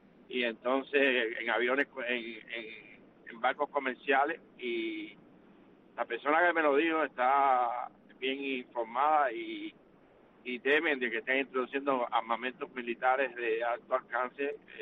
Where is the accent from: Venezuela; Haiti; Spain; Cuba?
Cuba; now in United States; mi pueblo de Cuba